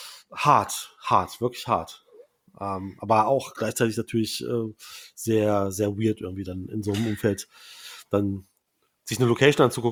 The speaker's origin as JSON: {"language": "German", "town": "Braunschweig", "region": "Lower Saxony", "country": "Germany", "said": "Damals habe ich selber noch im Retail gearbeitet, in Braunschweig, wo ich herkomme."}